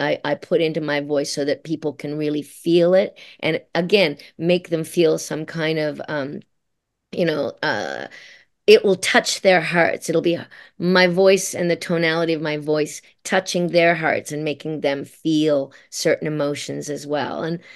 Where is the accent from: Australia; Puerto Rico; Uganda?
Australia; now in Canada; my life growing up in Australia, in the bush, in the outback in Australia, coming over to Canada, America, all around the world